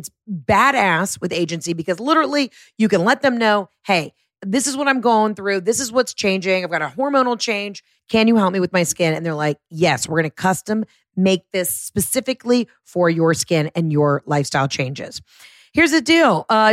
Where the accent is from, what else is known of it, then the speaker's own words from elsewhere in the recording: the South, United States; I'm from the South. I'm writing a show about the South